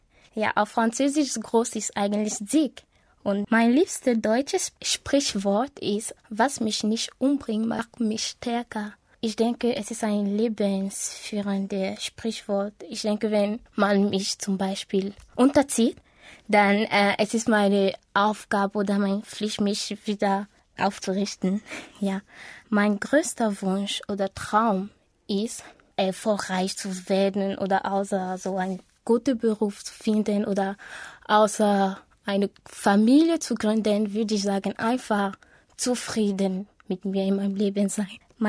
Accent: Yaoundé, Centre, Cameroon; German is a second language; ich komme aus Kamerun. Ich war 1993 geboren, also in Kamerun, in Yaoundé.

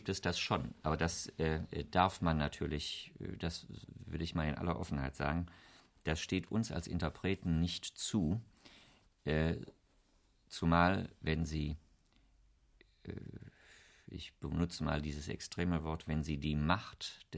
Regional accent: Wuppertal, North Rhine-Westphalia, Germany; Ich habe hier studiert, ich bin hier Korrepetitor gewesen, in Wuppertal, wo ich aufgewachsen bin, hat immer als einen Bezugspunkt Köln gehabt.

